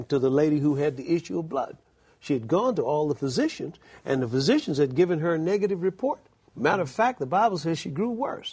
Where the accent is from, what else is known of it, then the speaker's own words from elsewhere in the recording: Alabama, United States; I was brought up in Alabama, and they had something called a black mulberry tree.